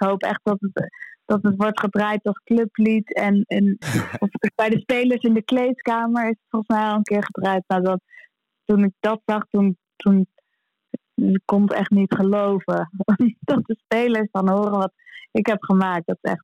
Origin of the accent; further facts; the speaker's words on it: Amsterdam, North Holland, Netherlands; we als Amsterdammer en als Ajax-ziet heel trots zijn